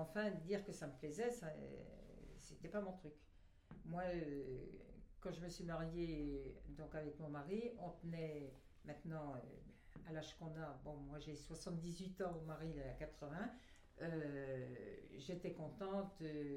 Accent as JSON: {"language": "French", "town": "Bar-sur-Aube", "region": "Grand Est", "country": "France", "tie": "born there", "said": "Moi, je suis née à Bar-sur-Aube le 14 octobre 1933."}